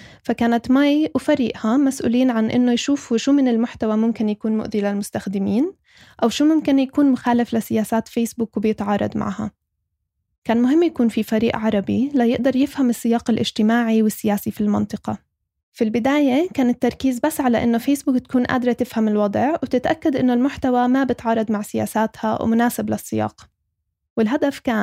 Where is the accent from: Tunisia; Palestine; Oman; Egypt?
Palestine; اللي قدرنا كفلسطينية من خلاله نواجه القمع ونوصل صوتنا لكتير بعيد